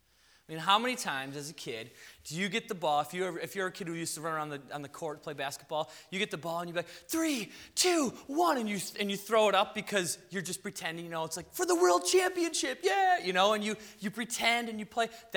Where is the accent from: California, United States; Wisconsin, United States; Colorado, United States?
Wisconsin, United States; Madison; So I grew up in Madison. I went to Verona High School, which is basically a suburb of Madison, if you don't know where that is.